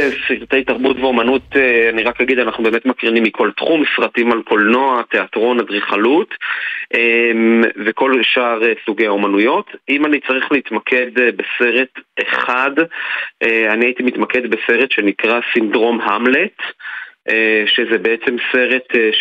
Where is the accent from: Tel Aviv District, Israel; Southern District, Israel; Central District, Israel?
Southern District, Israel; Be'eri; אני למעשה בן קיבוץ בערי, באמת, גם כל המשפחה שלי גרה שם